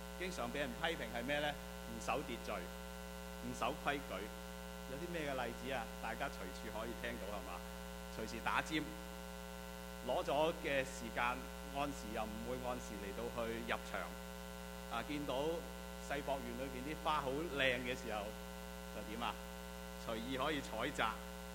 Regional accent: China; 作为一个中国人

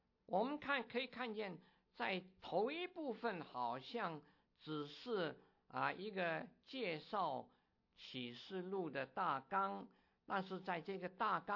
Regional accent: China; 我们中国人

